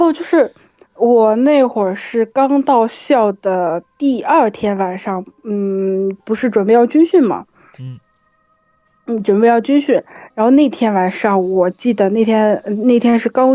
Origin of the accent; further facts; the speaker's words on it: North China, China; also born or lived in Guangxi; 我是北方人，我的大学是在南方，就是广西那边上的。